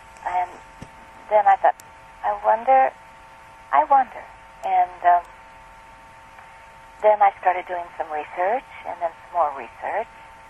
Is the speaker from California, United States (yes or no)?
no; St. Louis, Missouri, United States; In the Midwest, St. Louis.